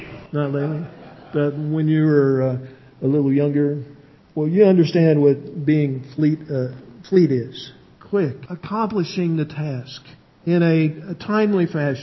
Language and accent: English; Illinois, United States; now in California, United States; we lived in Illinois before we came to the beautiful state of California. We're glad to say that we are from Illinois.